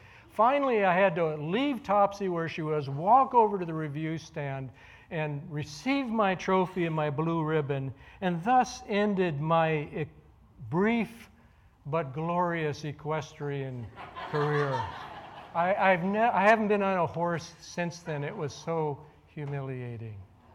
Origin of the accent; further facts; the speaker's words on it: Palatine, Illinois, United States; I grew up in Palatine, Illinois, and my parents enrolled my brother and sisters and myself in a riding school.